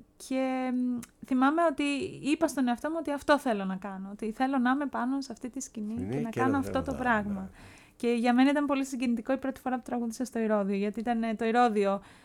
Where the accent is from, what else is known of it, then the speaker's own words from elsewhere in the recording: Vouno, North Aegean, Greece; Όχι, όχι, είμαστε από τα Μαστιχοχώρια.